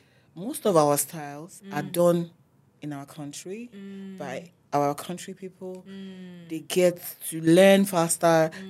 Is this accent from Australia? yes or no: no; Nigeria; moved away; Like that because I'm a Nigerian.